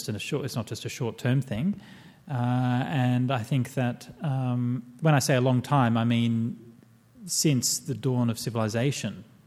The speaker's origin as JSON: {"language": "English", "town": "Perth", "region": "Western Australia", "country": "Australia", "tie": "born or raised there", "said": "when I grew up in Australia, in Perth, religion was basically just wasn't an issue. I mean, you know, I went to a Catholic school"}